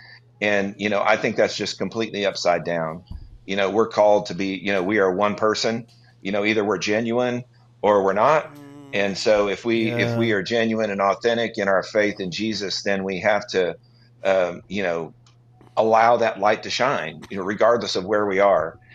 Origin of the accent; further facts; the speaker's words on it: Bartlesville, Oklahoma, United States; Well, I grew up in Bartlesville, Oklahoma, and I went to church a little bit as a kid, but with the family, we went to a Methodist church there.